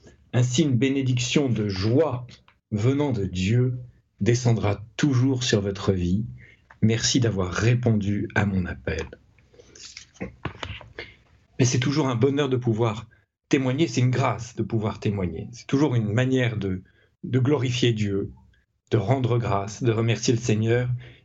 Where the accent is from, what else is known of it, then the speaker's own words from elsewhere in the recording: France; Je suis français, mais je suis né d'un père russe. Et pour cela, j'ai été à la naissance baptisé orthodoxe.